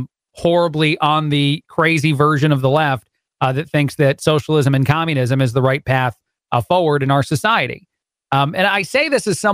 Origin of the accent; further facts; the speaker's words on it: New York metropolitan area, United States; also born or lived in Chicago; now in Houston, United States; I'm in Houston right now. I lived in Chicago for a long time, and I'm from the New Jersey, New York area.